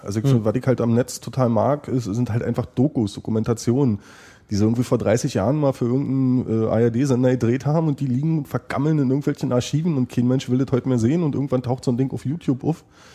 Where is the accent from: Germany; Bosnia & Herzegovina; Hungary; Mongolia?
Germany; East Germany; Ich bin ja im Osten groß geworden